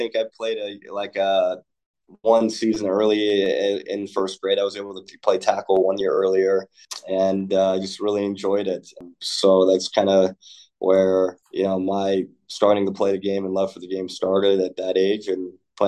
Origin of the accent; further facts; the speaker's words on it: Montesano, Washington, United States; I grew up in Montesano, Washington, which is a coast, small little town, about 45 minutes southwest of Olympia.